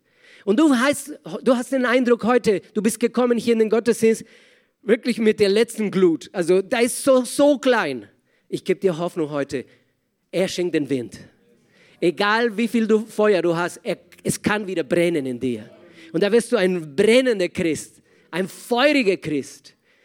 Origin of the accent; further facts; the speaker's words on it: Argentina; Leute, wir kommen aus dem Ende der Welt. Wir kommen aus Argentinien.